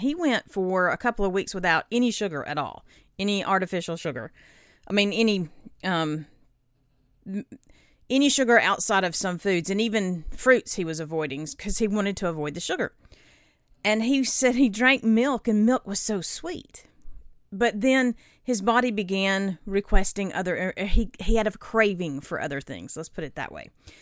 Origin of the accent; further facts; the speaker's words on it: the South, United States; I am from the South and you have to put on your lips.